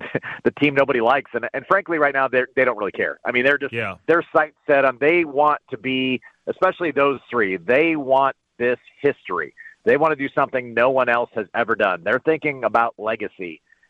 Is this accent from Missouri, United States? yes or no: yes; Kansas City, Missouri, United States; and again, I'm coming from Kansas City, but I think it's a very likable bunch.